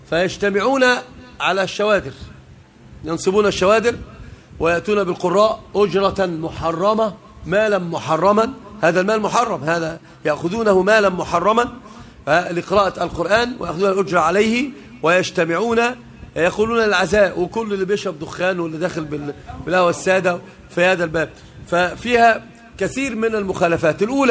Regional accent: Upper Egypt, Egypt; انا صعيدي وعم جالي من الصعيد

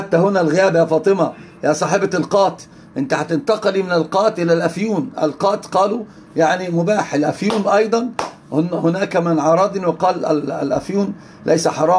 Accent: Egypt; accent: Egyptian; انظر أنا أتكلم العربية ولكنتي مصرية

